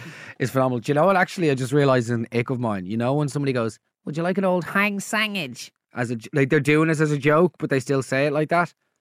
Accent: Dublin, Leinster, Ireland; And let's be honest, like, I grew up in South Dublin.

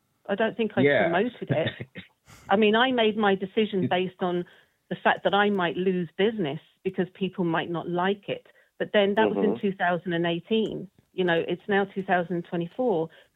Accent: London, United Kingdom; When I grew up in London, my best friend was Pakistani.

